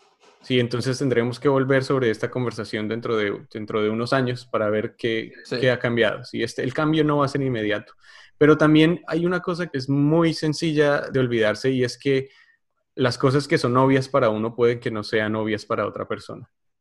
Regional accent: Colombia; nosotros somos colombianos y de que hay muchísimos problemas en Colombia que nosotros no estamos hablando

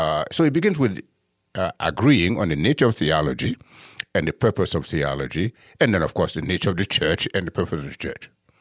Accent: United States; So I am a U.S. person. I'm an American

